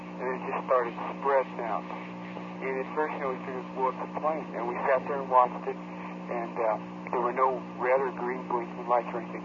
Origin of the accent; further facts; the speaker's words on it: Colorado, United States; Okay, well, I'm from Colorado.